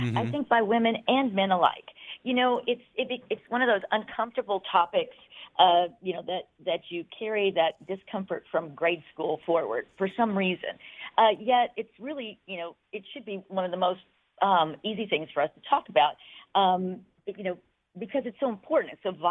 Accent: Missouri, United States; Oh, well, I hail from Missouri originally, and that's where I trained, and then did my residency in Kentucky, in Louisville.

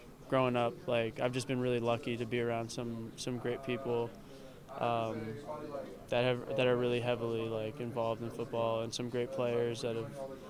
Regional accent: Caldwell, New Jersey, United States; he's from Cedar Grove. I'm from Caldwell. We both played for the Montclair Cobras growing up.

